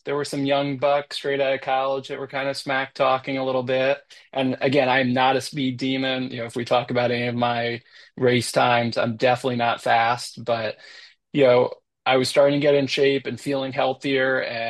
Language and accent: English; Virginia Beach, Virginia, United States; So I'm born and raised in Virginia Beach.